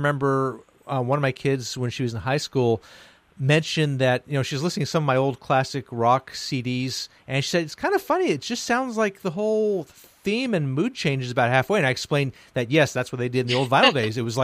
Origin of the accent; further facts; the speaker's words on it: California, United States; because I'm from the Valley. And, you know, as everybody knows, there's only one the Valley.